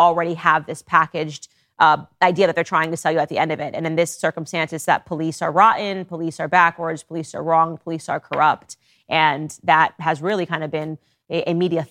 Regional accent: Connecticut, United States; I grew up in Connecticut

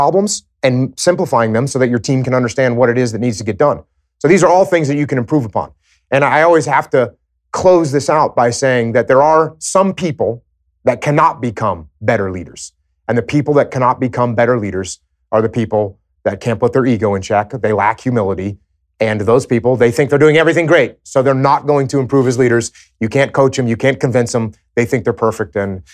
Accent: United States; I love the idea of it, but at the same time, as an American, I don't like the idea of mandating that people do something that they don't want to do.

